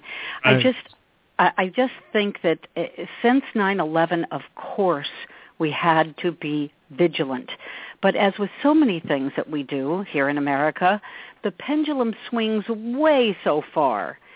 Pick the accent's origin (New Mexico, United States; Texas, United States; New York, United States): New Mexico, United States; Albuquerque; also born or lived in California; I'm from Albuquerque, New Mexico, originally. So I know Mexico, the border area.